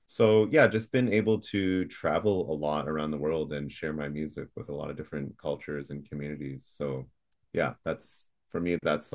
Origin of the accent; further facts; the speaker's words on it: Mississauga, Ontario, Canada; also born or lived in Hong Kong; I'm a indie folk artist. That I'm originally from Hong Kong. That's where I was born, and I grew up in Mississauga, Ontario, so just outside of Toronto.